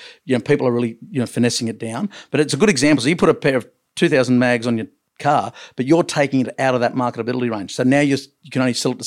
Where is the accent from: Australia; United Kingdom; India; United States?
Australia; Long Jetty, New South Wales; born there; I was born in Longjetty